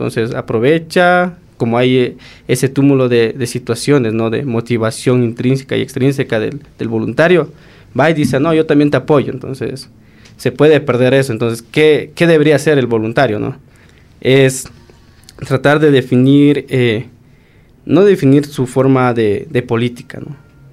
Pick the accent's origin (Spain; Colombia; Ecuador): Ecuador